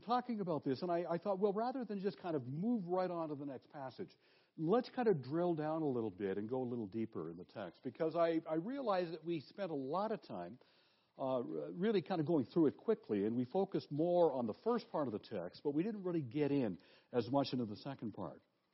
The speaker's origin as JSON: {"language": "English", "country": "Canada", "said": "as a Canadian, I have my serious questions about all of that."}